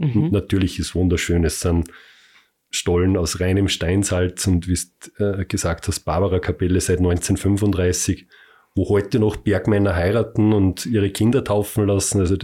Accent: Bad Ischl, Upper Austria, Austria; born there; ich bin ja kein gebürtiger Aldaussee, sondern aus Bad Ischl

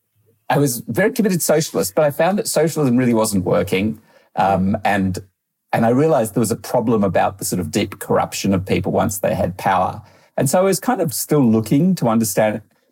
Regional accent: Australia; I found as sort of growing up in Australia, English people are kind of quite soft in a lovely way and eccentric.

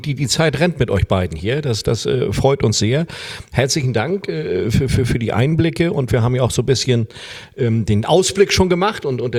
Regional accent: Hamburg, Germany; Wir hoffen natürlich alle als Hamburger hier, dass es dann in Hamburg stattfindet.

